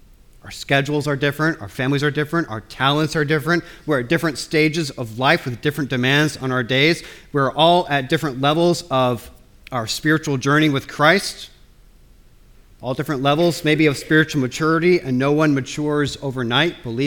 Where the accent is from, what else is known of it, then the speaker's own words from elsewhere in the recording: United States; My home country has utterly lost its mind when it comes to gun violence.